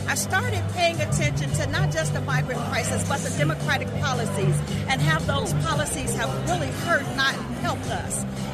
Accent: Chicago, Illinois, United States; I am a Chicagoan

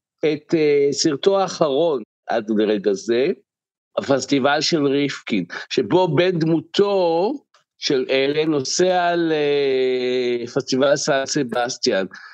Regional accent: Central District, Israel; גדלתי במושב בעמק חפר בשנות ה-60

